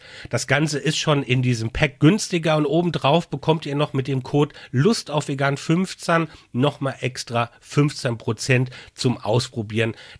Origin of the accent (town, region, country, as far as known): Germany